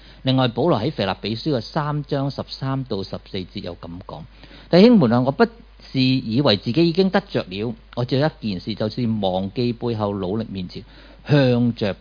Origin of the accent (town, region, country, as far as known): Hong Kong